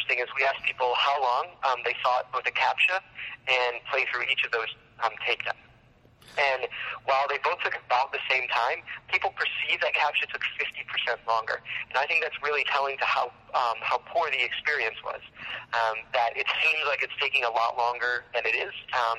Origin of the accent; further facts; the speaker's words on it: Detroit, Michigan, United States; we grew up in Michigan, had lived and worked elsewhere for a number of years. And personally, anytime I talked to people about being from Detroit, the response was, oh, I'm sorry, that's too bad.